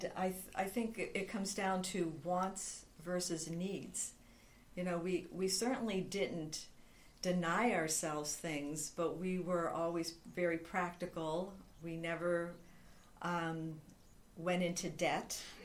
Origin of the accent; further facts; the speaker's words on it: Pittsburgh, Pennsylvania, United States; I was born and raised in Pittsburgh, avid Steeler fan.